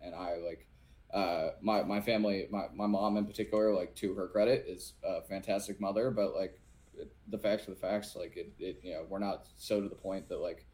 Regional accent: Atlanta, Georgia, United States; I grew up in Atlanta, Georgia, in a not so well off family

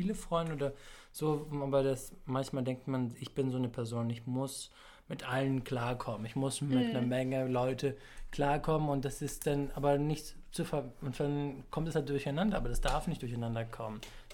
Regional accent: Samos, North Aegean, Greece; da in Samos, wo ich herkomme

